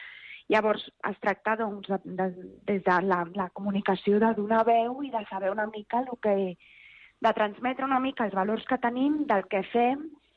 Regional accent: La Seu d'Urgell, Catalonia, Spain; jo soc aquí de la Seu

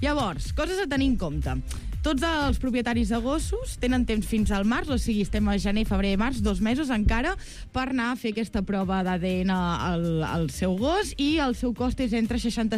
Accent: Catalonia, Spain; jo que sóc de l'Alt Empordà

